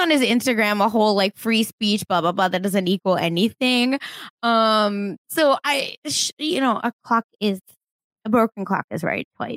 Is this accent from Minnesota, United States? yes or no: no; Tulsa, Oklahoma, United States; Maybe even the Black Wall Street, which was unfortunately in my part of where I grew up in Tulsa.